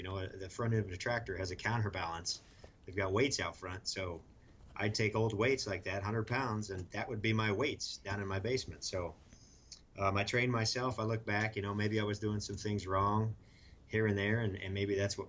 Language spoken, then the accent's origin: English; Kansas, United States; Yeah, I grew up in Western Kansas, small town. Town had about 300 people.